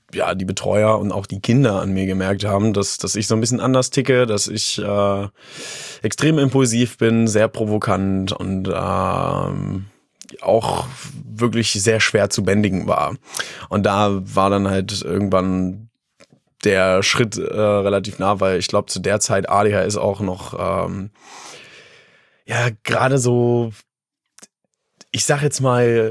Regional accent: Hattorf am Harz, Lower Saxony, Germany; Nee, in Göttingen direkt bin ich nicht aufgewachsen. Aufgewachsen bin ich tatsächlich in Hattorf am Harz.

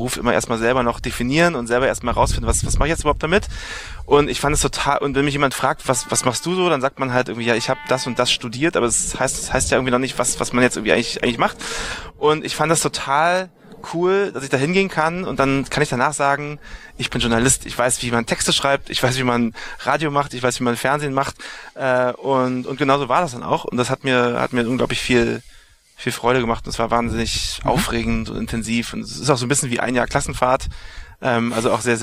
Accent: Berlin, Germany; born there; Oh, also ich komme aus Berlin. Westteil von Berlin, da bin ich geboren.

